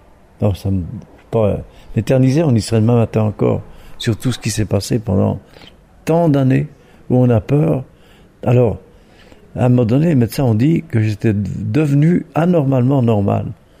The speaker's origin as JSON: {"language": "French", "country": "France", "said": "moi je suis français."}